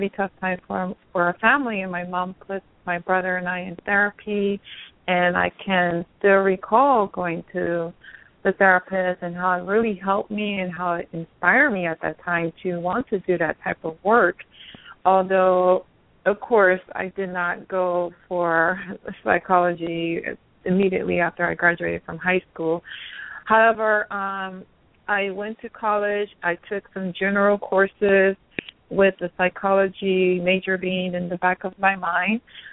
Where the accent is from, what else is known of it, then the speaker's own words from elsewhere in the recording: Long Beach, California, United States; Well, currently I'm in Los Angeles, California, and I'm from California, but I grew up in Long Beach, which is this maybe 45 minutes from where I am now.